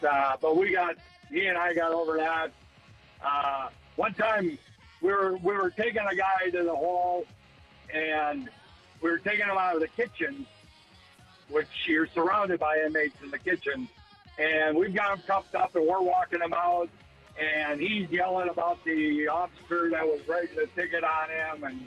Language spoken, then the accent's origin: English; Madison, Wisconsin, United States; I'm going to ride up to the Packer game when I'm from Madison.